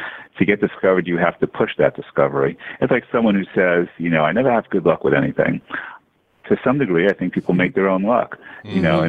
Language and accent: English; New York City, New York, United States; When I graduated college, I applied, and I grew up in New York City, I applied to every newspaper and media outlet anywhere in the Northeast area